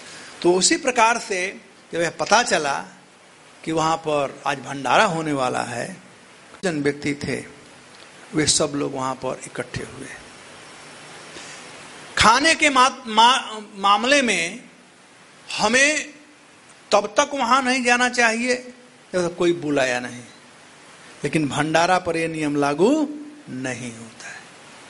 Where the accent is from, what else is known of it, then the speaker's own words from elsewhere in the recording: Bihar, India; हमारे यहाँ बिहार में तो पहले उसको दूध में करते हैं और बाद ऊपर से दही डालते हैं।